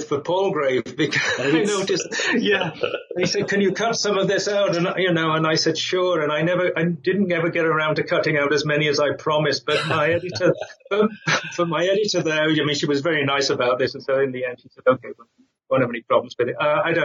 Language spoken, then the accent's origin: English; England, United Kingdom; I'm English. I did my PhD in the United States.